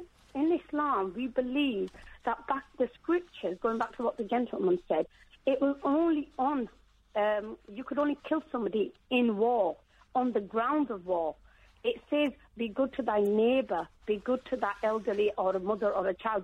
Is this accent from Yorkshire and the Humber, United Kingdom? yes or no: yes; Leeds, Yorkshire and the Humber, United Kingdom; I'm a British Muslim, born and bred in Leeds originally.